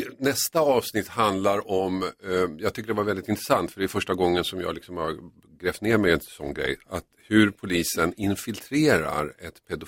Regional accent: Finland; Nej, vet jag är från Finland.

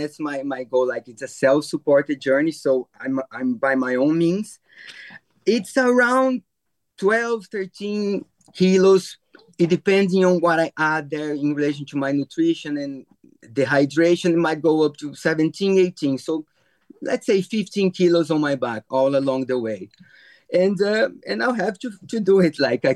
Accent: Brazil; English is a second language; moved away as an adult; now in Ireland; I'm originally from Brazil. I'm in Ireland since 2008.

